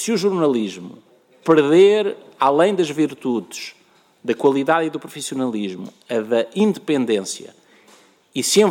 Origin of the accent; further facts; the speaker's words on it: Tondela, Viseu, Portugal; a morada na base de dados do jornal de Tondela para receber o jornal em casa, porque é a minha ligação com a minha terra.